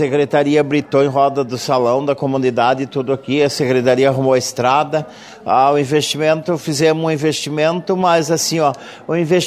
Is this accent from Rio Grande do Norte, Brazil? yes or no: no; Monte Alegre dos Campos, Rio Grande do Sul, Brazil; o Monte Alegre dos Campos, minha terra natal, que me orgulhou muito